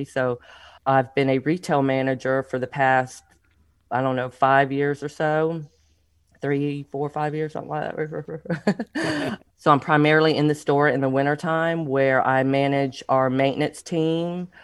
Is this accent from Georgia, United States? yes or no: yes; Hazelhurst, Georgia, United States; When I was 11, we moved to a small little town in Hazelhurst, Georgia. And that's primarily where my roots were from